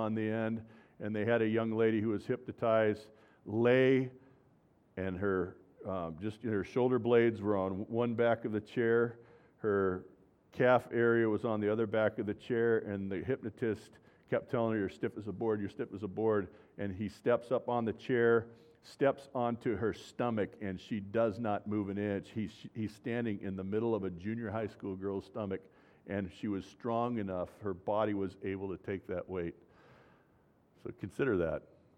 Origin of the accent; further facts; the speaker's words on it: California, United States; I grew up in California